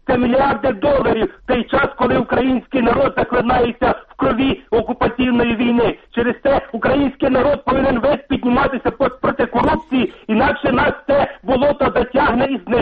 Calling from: Zaporizhzhia, Zaporizhzhia Oblast, Ukraine; Запоріжжя.

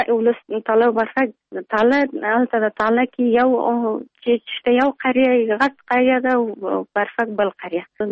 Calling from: Pul-e-Khumri, Baghlan, Afghanistan; د پلخمری.

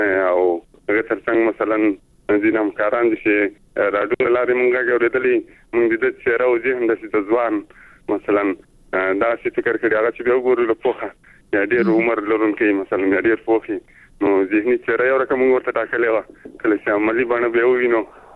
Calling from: Zabul, Afghanistan; مده زابل ویل

